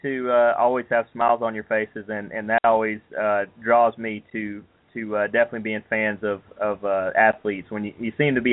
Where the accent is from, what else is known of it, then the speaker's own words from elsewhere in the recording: Georgia, United States; was actually supposed to be filmed not far from my hometown near Atlanta, but this one was actually filmed out in Gwinnett, Georgia, not very far again from my hometown